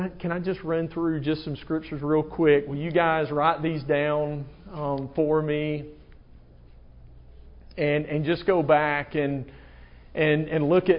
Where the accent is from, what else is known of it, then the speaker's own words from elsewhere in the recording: Alabama, United States; listen, I'm from Alabama and so this is just how we were things.